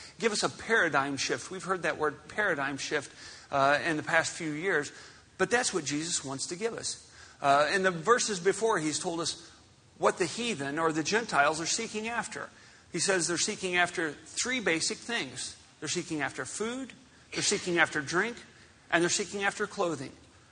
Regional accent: Missouri, United States; I'm a hillbilly from Missouri.

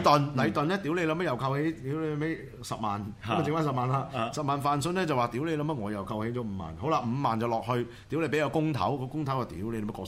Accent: Hong Kong; 而家我哋香港人，我哋香港市民，

